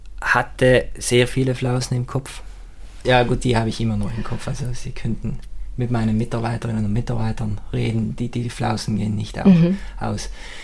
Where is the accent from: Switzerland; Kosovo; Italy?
Italy; Kastelbell, South Tyrol; bei mir oben in Kastelwell